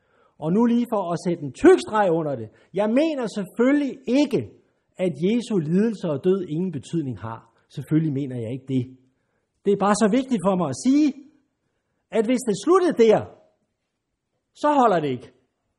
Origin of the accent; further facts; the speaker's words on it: Copenhagen, Capital Region of Denmark, Denmark; selvom jeg er københavner